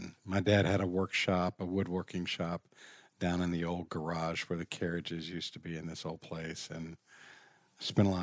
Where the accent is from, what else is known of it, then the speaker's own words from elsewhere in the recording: Richmond, Virginia, United States; I grew up in Richmond, Virginia. My family lived with another family in this huge house.